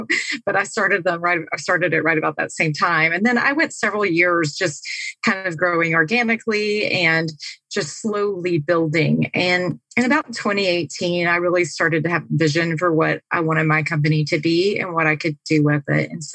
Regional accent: Tennessee, United States; moved away as an adult; now in Phoenix, United States; I moved to Phoenix. I'm originally from Tennessee. Spoiler alert. And I moved to Phoenix in 1998.

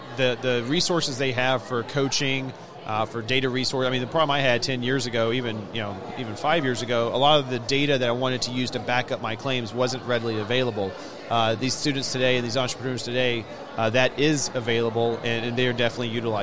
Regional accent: Atlanta, Georgia, United States; Well, I grew up here in Atlanta. I grew up on the South Side. I did not come from a very affluent family

